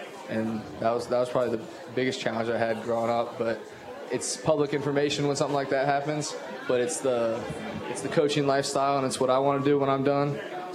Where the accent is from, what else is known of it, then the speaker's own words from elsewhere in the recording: Baton Rouge, Louisiana, United States; So I'm from Baton Rouge, Louisiana. My dad coached football as I grew up, so I've always been around it.